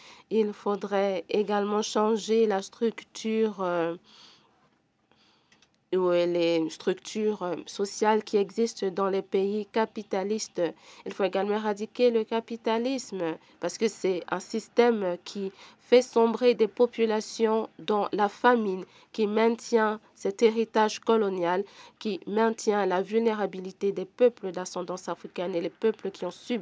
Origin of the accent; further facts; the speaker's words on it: Barbados; French is a second language; de l'organisation Rastafari aux Caraïbes. Je viens de la Barbade.